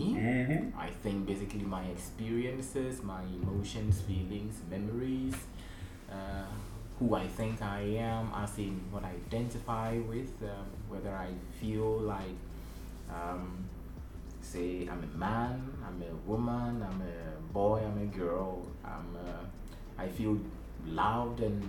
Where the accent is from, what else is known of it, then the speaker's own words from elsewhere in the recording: Ghana; now in Estonia; I'm from Ghana, West Africa.